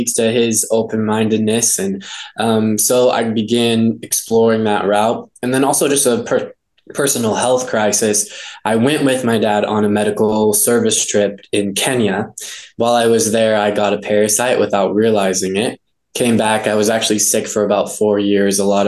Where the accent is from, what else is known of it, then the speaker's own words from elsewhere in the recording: Lima, Ohio, United States; So I was born in Columbus, grew up around Lima. The doctor that I saw was in Findlay. So just really small town, rural Ohio.